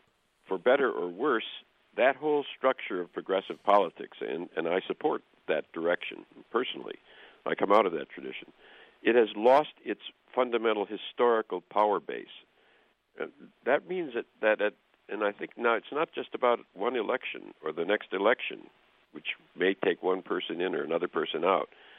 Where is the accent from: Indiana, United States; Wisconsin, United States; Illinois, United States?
Wisconsin, United States; Racine; I'm from Racine, Wisconsin, a kind of difficult, struggling industrial town just a little bit north of where you are. And I come out of the Wisconsin progressive tradition.